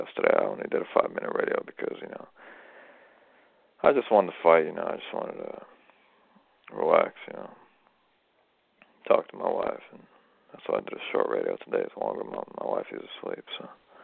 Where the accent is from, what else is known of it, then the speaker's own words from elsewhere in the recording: United States; I'm Russian and Ukrainian. I'm American. American, Russian, and Ukrainian.